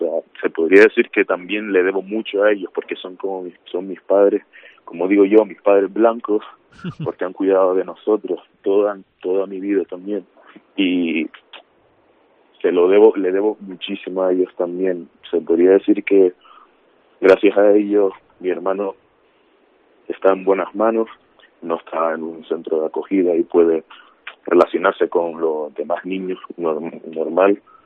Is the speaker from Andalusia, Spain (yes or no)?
no; Canary Islands, Spain; Sí, canario.